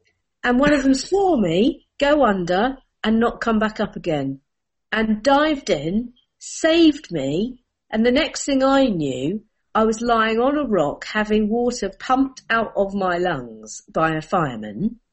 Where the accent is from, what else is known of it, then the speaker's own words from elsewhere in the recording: England, United Kingdom; We're here, hire us. Brilliant. We're even English.